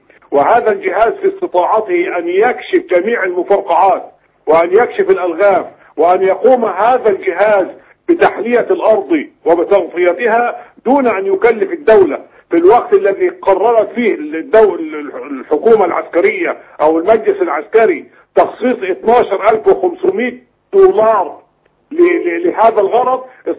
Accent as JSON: {"language": "Arabic", "country": "Egypt", "said": "على بلدنا مصر، بلد الكنانة"}